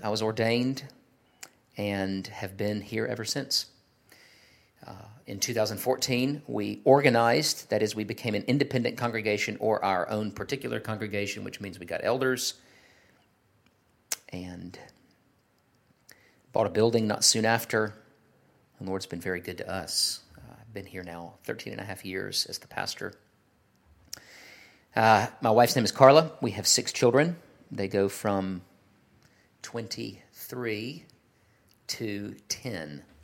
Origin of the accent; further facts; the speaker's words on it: Douglasville, Georgia, United States; also born or lived in Chengdu, China; I am from Douglasville, Georgia, just west of Atlanta. Grew up there, went to school in Atlanta at Georgia Tech.